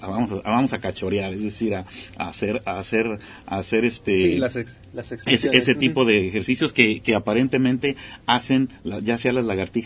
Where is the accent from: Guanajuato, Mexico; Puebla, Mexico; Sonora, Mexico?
Sonora, Mexico; moved away; Yo me crié en Sonora y allá la variedad de lagartijas es otra, que aquí vine a conocer otras